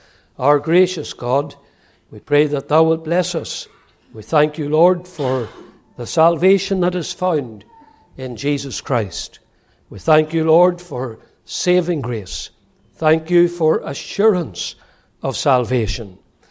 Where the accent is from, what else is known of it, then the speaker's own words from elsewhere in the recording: Northern Ireland, United Kingdom; born there; I was born in Northern Ireland. It is the best country in the world, in case you didn't know. And I was born there in 1947, and that makes me 71.